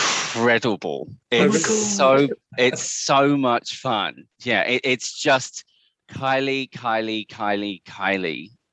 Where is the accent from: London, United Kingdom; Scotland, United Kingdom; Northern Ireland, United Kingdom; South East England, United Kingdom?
London, United Kingdom; Upminster; now in Sydney, Australia; I live in Sydney, Australia, but I'm originally from the UK. A little place you may have heard of called Essex.